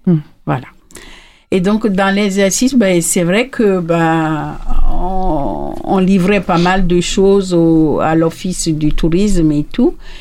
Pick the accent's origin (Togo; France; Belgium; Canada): Togo; Kpalimé, Plateaux; je viens du Togo, d'un petit village qui s'appelle Tové à Honjo, qui est pas loin de Palimé. Je suis née à Palimé, où j'ai grandi.